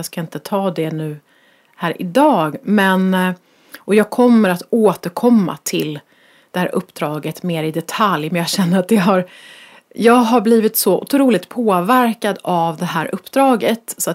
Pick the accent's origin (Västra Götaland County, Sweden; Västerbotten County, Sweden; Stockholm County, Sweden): Stockholm County, Sweden; Stockholm; Jag är ju stockholmare i grunden